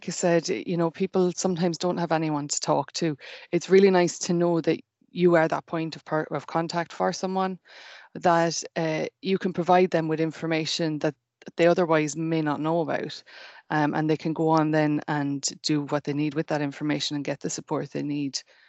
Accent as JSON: {"language": "English", "country": "Ireland", "moved": "as an adult", "lives_now": "Scotland, United Kingdom", "said": "I'm Irish."}